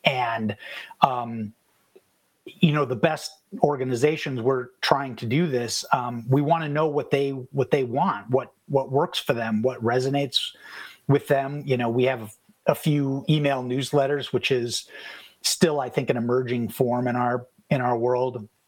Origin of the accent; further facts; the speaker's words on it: Minnesota, United States; now in Madison, United States; No, I grew up in the Twin Cities, but I came here for college, like so many of us do.